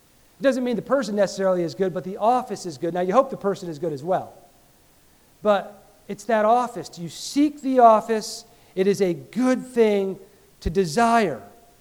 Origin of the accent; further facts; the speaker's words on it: New York, United States; I came from New York. That's where I grew up.